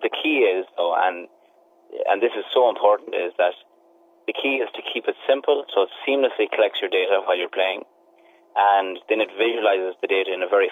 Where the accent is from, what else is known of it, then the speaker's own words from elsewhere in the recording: Corrofin, County Galway, Ireland; I come from a place called Corrifin. It's in Galway on the west coast of Ireland.